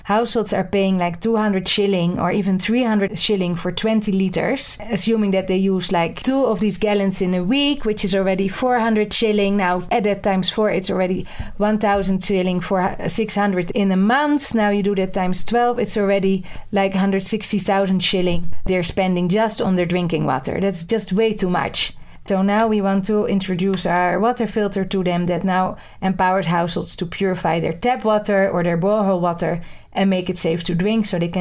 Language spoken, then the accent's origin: English; Netherlands; English is a second language; So I come from the Netherlands. In the Netherlands, we have safe water everywhere.